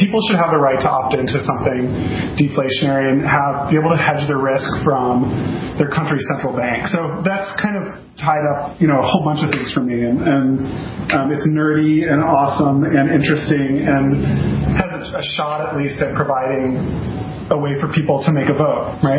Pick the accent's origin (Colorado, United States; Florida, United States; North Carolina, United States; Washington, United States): Washington, United States; I'm from Washington State, so I know nothing about legalities in other states.